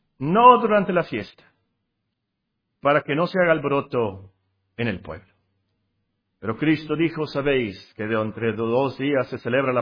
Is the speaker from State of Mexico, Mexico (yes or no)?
no; Culiacán, Sinaloa, Mexico; also born or lived in Tecpan; now in Sonora, Mexico; mis padres son de la Ciudad de México, mi padre estaba trabajando ahí de pura casualidad en Tecpan, de pura casualidad nací en Tecpan allí, y luego fuimos a vivir a Culiacán, Sinaloa